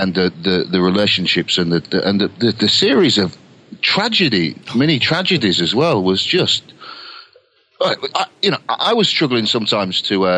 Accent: Lancaster, North West England, United Kingdom; I'm a Lancashire lad. Lancaster.

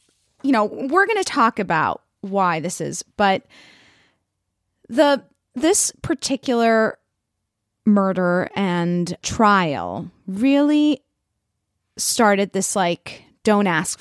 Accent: Miami, Florida, United States; I mean, I did not live in New York City. I was growing up in Miami, but my mom used the same tactics.

